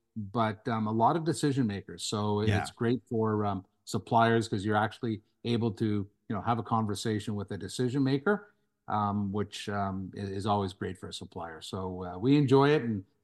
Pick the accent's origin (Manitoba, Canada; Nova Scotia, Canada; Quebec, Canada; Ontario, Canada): Quebec, Canada; Montreal; Yeah, it is in Montreal. That's my hometown.